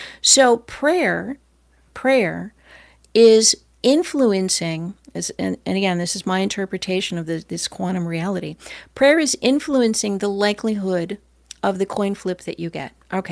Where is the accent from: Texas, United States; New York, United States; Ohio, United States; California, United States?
California, United States; also born or lived in New Hampshire; And I'm from Southern California where it's really sunny. And I've also lived in New England, in New Hampshire